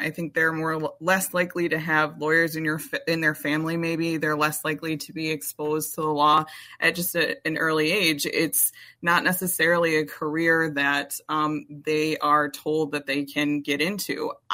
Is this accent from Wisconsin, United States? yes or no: yes; Milwaukee, Wisconsin, United States; And I know growing up, I'm from the Milwaukee area, but I don't think I met another black judge until I was probably in college or law school.